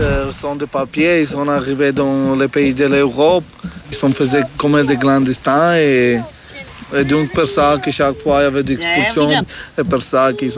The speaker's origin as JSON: {"language": "French", "town": "Naples", "region": "Campania", "country": "Italy", "tie": "born there", "second_language": "French", "said": "Moi, je suis né en Italie, à Naples."}